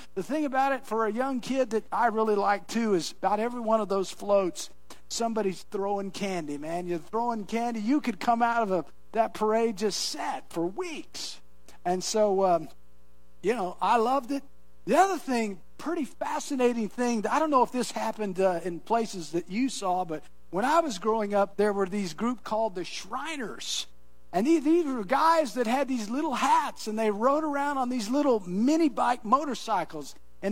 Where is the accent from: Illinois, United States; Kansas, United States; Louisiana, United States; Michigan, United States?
Kansas, United States; when I was a kid growing up in Kansas, we always traveled 20 miles away to Hoisington